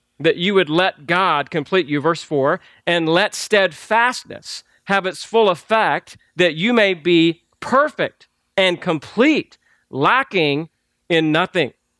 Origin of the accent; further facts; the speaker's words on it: Georgia, United States; I know I grew up in Georgia, the greatest state in the union. Come on, you know it. So that's I grew up picking peaches